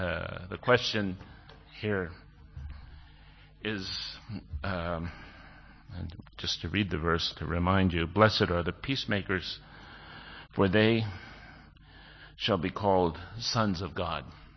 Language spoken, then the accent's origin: English; Tampa, Florida, United States; because I grew up in Tampa when hippiedom, you know, the hippies, you know, were at their high point.